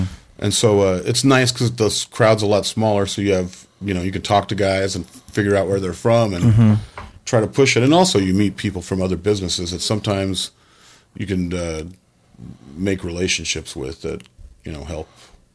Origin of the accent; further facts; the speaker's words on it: Fresno, California, United States; moved away as an adult; also born or lived in San Francisco; I lived in San Francisco for about 15, 16 years. I moved away from Fresno when I was about 22.